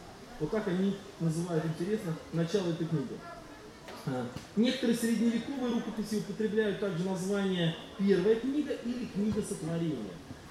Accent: Volga region, Russia; Я жил, родился и вырос на Волге. Огромная река в районе Тольятти, она около 16 километров шириной.

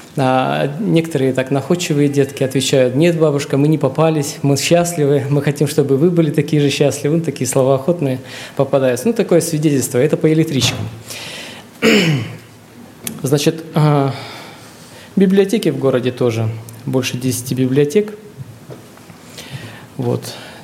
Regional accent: Saint Petersburg, Russia; я из Санкт-Петербурга приехал первый раз здесь, в Сибирском объединении.

